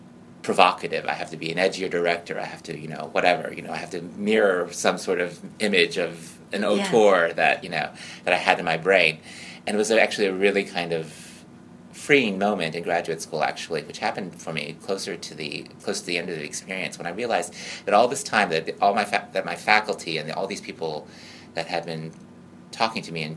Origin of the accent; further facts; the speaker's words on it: Houston, Texas, United States; especially growing up in Houston, Texas in a really you know, predominantly white neighborhood